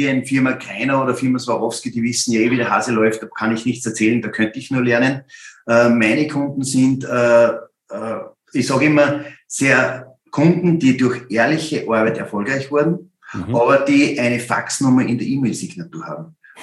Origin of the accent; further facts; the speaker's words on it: Upper Austria, Austria; als Oberösterreicher habe ich viel mehr Freude, wenn ich nur mit Oberösterreichern arbeite.